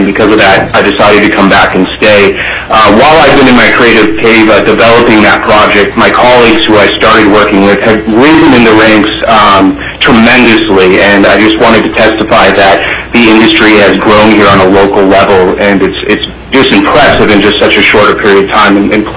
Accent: Anchorage, Alaska, United States; I grew up here in Anchorage wanting to be an inspiring filmmaker since I was in junior high.

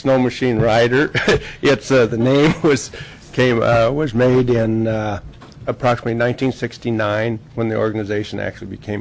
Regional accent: Haynes, United States; I've was born and raised in Haynes. I've lived there for 60 years

